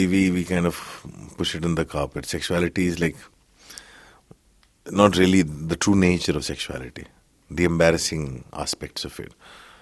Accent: India; Growing up in India, I also have an obsession with sexuality because we don't discuss that.

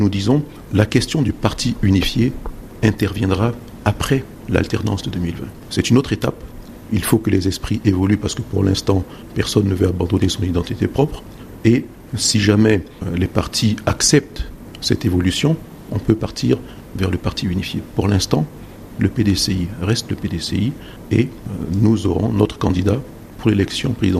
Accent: Côte d’Ivoire; Nous sommes tous des Ivoiriens. On se connaît tous.

